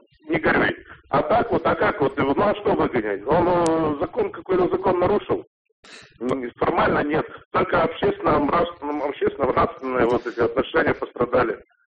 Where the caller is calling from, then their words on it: Yekaterinburg, Sverdlovsk Oblast, Russia; я из Екатеринбурга, у нас уже 9 час.